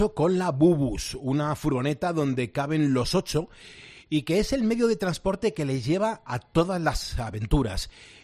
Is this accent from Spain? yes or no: yes; Spain; los españoles somos los europeos que más utilizamos los móviles.